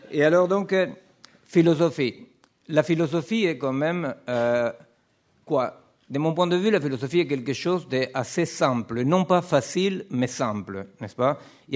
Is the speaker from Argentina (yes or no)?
yes; Argentina; je suis argentin, bien qu'un habitant depuis très longtemps, depuis mon exil en France, je suis argentin.